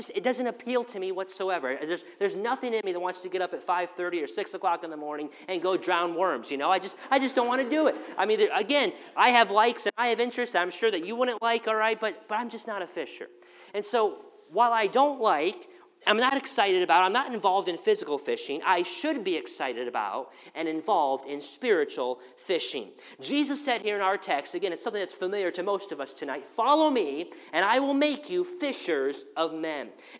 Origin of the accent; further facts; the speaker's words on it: Rockford, Illinois, United States; Again, I grew up here in Rockford, and my dad never went fishing